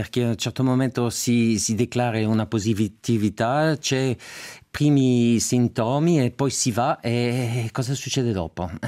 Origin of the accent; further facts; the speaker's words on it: Geneva, Switzerland; io sono nato, cresciuto in Svizzera per caso, come tutti, a Ginevra